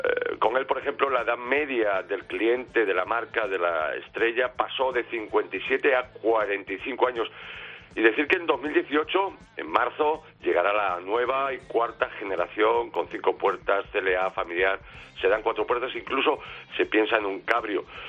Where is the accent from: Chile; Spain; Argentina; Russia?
Spain; Galicia; como gallego te diría que depende